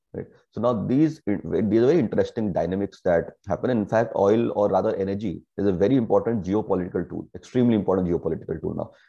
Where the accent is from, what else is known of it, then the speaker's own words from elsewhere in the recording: North India, India; You know, I'm from North India, and while growing up in the winter season, fog was so common.